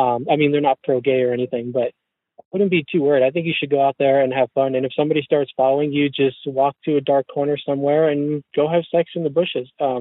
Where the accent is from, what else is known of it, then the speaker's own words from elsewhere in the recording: United States; I'm an American. I was raised in America, but I was raised ultra-Orthodox Jewish.